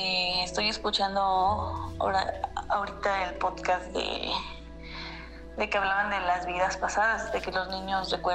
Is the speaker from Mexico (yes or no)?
yes; State of Mexico, Mexico; Nosotros somos del Estado de México, pues nunca hemos ido a la playa, no la conocemos, por decirlo así.